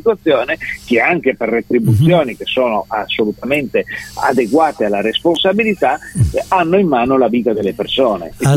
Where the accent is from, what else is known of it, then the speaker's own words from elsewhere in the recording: Trieste, Friuli-Venezia Giulia, Italy; Io sono di Trieste, a 80 chilometri